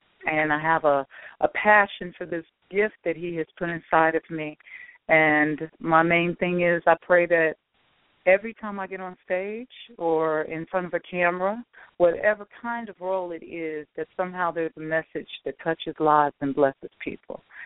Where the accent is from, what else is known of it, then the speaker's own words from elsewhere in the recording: Chicago, Illinois, United States; now in Los Angeles, United States; I am from Chicago, but presently live in Los Angeles, California